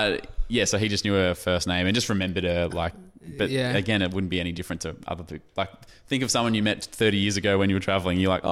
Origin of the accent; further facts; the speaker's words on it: Victoria, Australia; born there; I was born in Victoria and I'm getting my original birth certificate